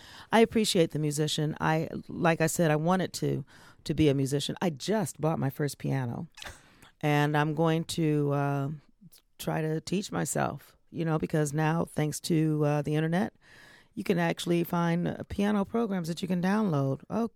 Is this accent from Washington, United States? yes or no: no; Flint, Michigan, United States; I grew up in Flint, Michigan. So when Motown started in 59, you know, I was right there.